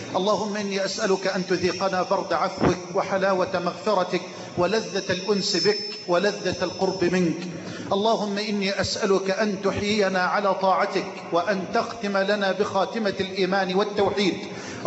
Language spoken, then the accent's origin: Arabic; Egypt